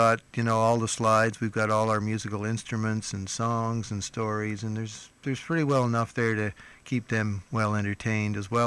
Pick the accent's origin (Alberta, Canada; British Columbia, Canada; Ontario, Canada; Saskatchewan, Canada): Ontario, Canada; Toronto; also born or lived in Kansas, United States; I was born in Kansas, but I moved up to Toronto.